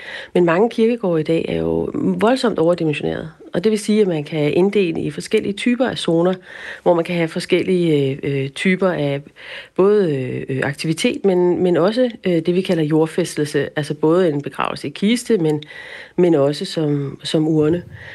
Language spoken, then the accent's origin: Danish; Copenhagen, Capital Region of Denmark, Denmark; accent: Copenhagen; Som man også kan høre på min dialekt, er jeg jo originalt fra København.